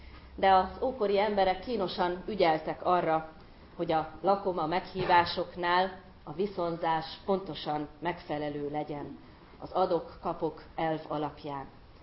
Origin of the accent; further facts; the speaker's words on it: Kőszeg, Vas, Hungary; Kőszegen nevelkedtem